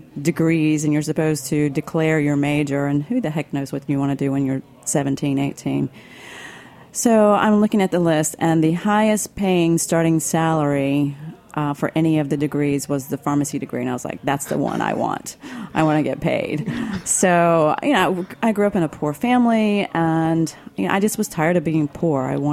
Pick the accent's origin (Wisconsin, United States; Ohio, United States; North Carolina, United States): North Carolina, United States; Pink Hill; now in Durham, United States; I'm from a small town in eastern North Carolina called Pink Hill.